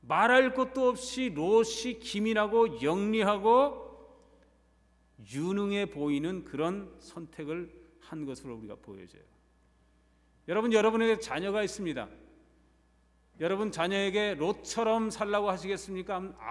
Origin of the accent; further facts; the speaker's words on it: South Korea; 저도 한국 사람이지만 싫어하는 것 중에 하나가 뭐냐면 등수 매기는 거.